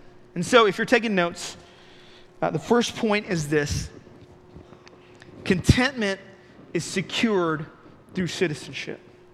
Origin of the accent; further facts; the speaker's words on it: Dallas, Texas, United States; And so I grew up in Dallas, and Dallas was my home.